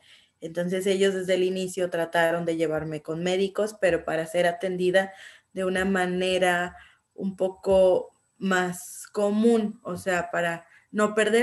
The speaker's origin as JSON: {"language": "Spanish", "town": "Guadalajara", "region": "Jalisco", "country": "Mexico", "tie": "born or raised there", "said": "yo soy originaria de Guadalajara, aquí es donde he vivido. De repente trabajo con otros estados o en otras ciudades, pero aquí me paso la mayor parte del tiempo. Tengo 31 años de edad"}